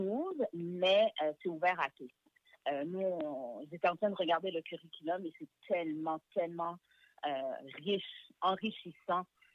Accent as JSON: {"language": "French", "region": "Quebec", "country": "Canada", "tie": "born or raised there", "said": "Je renie aucunement le fait que j'ai grandi au Québec."}